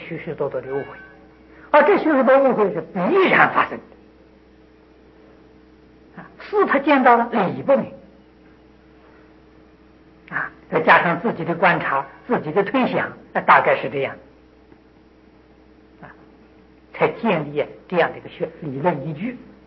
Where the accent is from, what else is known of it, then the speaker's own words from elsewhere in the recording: China; 是现在我们中国，我们中国人这个修行功夫没有这么高啊